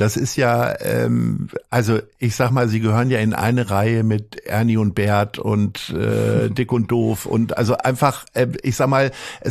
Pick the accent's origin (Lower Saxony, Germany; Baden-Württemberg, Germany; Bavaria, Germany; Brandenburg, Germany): Lower Saxony, Germany; Hanover; ich komme ja nun auch aus Hannover